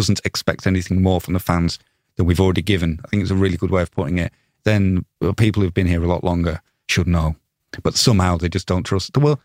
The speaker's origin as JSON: {"language": "English", "town": "Leeds", "region": "Yorkshire and the Humber", "country": "United Kingdom", "said": "I'm from Leeds, so that's why I started supporting them"}